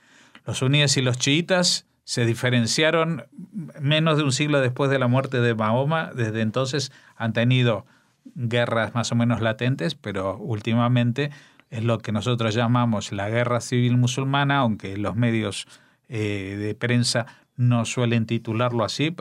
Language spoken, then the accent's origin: Spanish; Argentina; born there; yo, por ejemplo, que soy argentino de nacimiento